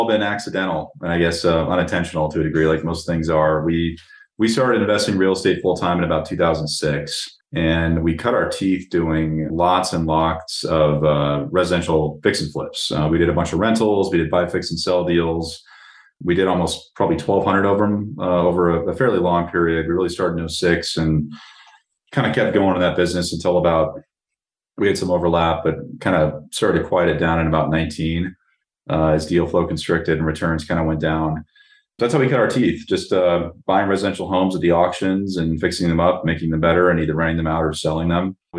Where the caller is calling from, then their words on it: Denver, Colorado, United States; I am recording from Denver, Colorado, just south of downtown.